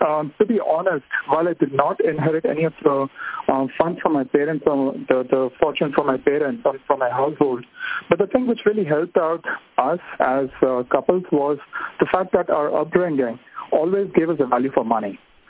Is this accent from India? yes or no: yes; India; moved away; We grew up in India.